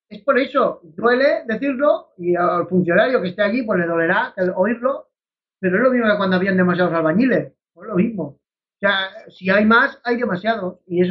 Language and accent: Spanish; Barcelona, Catalonia, Spain; Yo soy barcelonés.